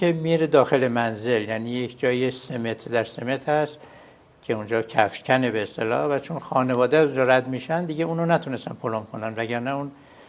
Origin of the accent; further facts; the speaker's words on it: Qom, Iran; من فرزند چهارم هستم و در قم متولد شدم.